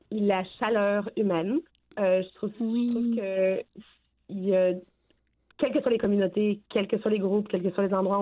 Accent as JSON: {"language": "French", "country": "France", "moved": "yes", "lives_now": "Canada", "said": "Ben, je viens de France, fait qu'on a le palais fin, puis on aime ça manger."}